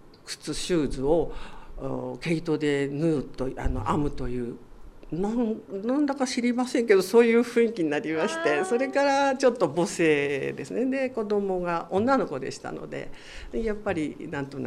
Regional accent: Hokkaido, Japan; 北海道の山の中で、はい、あの育った私ですので、あの自然がいっぱいで

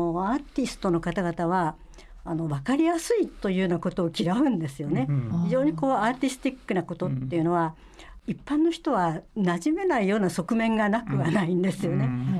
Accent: Bunkyo, Tokyo, Japan; born there; now in Setagaya, Japan; 私生まれは文京区の本郷なんですけれども、出入りはありましたが

